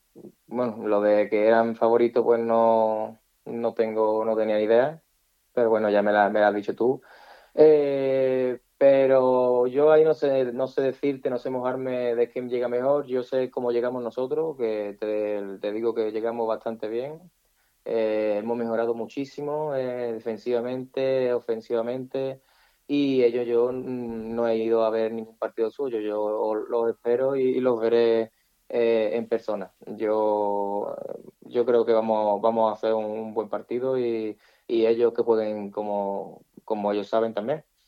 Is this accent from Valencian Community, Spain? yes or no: no; Écija, Andalusia, Spain; yo este derbi nunca lo he jugado porque soy de fuera, vengo de Écija